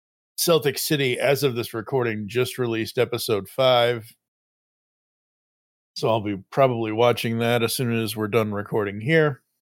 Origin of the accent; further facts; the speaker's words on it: Boston, Massachusetts, United States; I was born and bred in Boston, Massachusetts. Boston sports is in my blood.